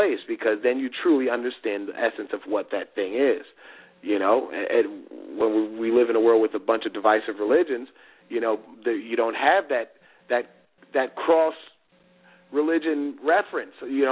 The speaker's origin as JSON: {"language": "English", "town": "Brooklyn", "region": "New York", "country": "United States", "said": "I'm 28 years old. I'm from Brooklyn, New York. I went to Emory University. I grew up very, very poor in Section 8 housing, but my mother loved me really, really well."}